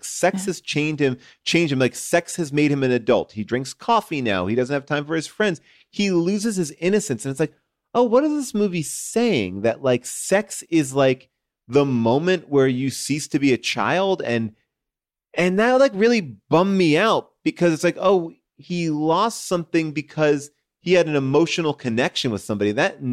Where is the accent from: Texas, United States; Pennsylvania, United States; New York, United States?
New York, United States; This is my life. I grew up in New York, outside of New York City. I went to FAO Schwartz.